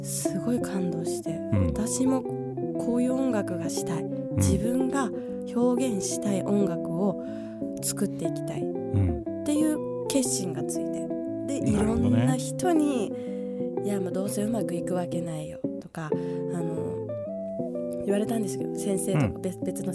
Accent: Tochigi, Japan; 実は同じ栃木出身で

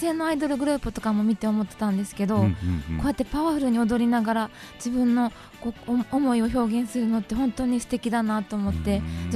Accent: Kyoto, Japan; now in Tokyo, Japan; 私は京都出身で、ただいま東京で活動しております。

